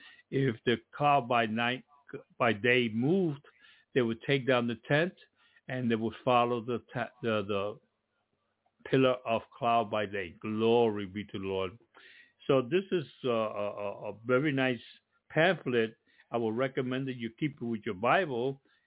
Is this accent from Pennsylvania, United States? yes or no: no; Brooklyn, New York, United States; I know from growing up in Williamsburg, Brooklyn, and living amongst the Jewish people there